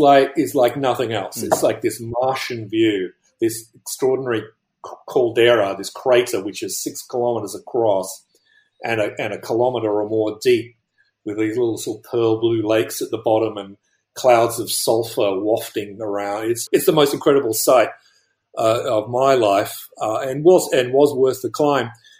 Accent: Australia; Well, I'm originally from Australia

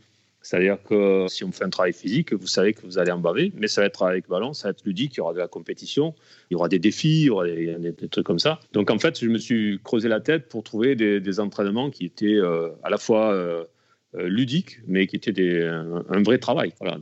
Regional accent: Alès, Occitanie, France; born there

